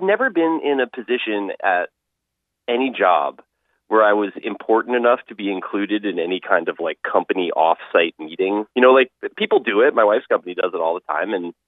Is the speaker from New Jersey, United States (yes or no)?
yes; New Jersey, United States; it was like I was from New Jersey and everybody I went to summer camp with is from Westchester County or Long Island in New York.